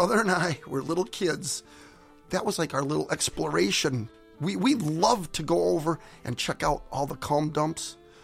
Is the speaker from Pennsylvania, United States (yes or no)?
yes; Scranton, Pennsylvania, United States; in the little house that I grew up in North Scranton, near the Marvin Colliery